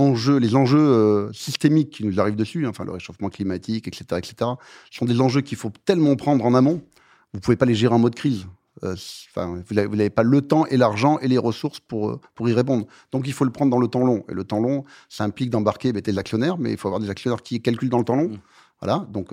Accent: Saint-Pé-de-Bigorre, Occitanie, France; je viens d'un petit village des Pyrénées.

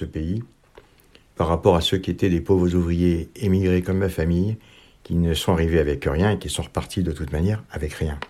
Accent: Algeria; Donc, moi, je suis pied-noir

